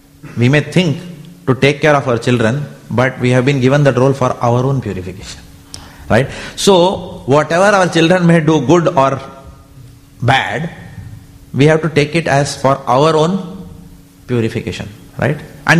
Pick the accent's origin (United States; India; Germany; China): India; So typically this is, you know, as Indian parents we go through this